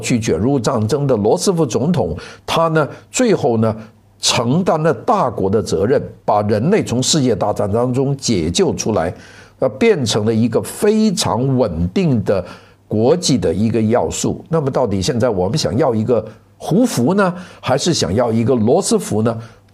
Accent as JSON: {"language": "Chinese", "region": "Guangdong", "country": "China", "said": "那我们广东人说不好踩了，就是运气不好了"}